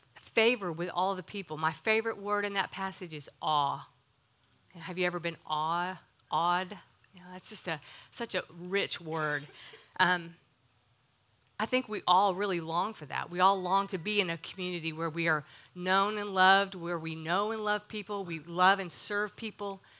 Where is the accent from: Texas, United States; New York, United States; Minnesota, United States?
Texas, United States; Austin; I was raised in Austin and didn't really know anything about God, the Word, the church.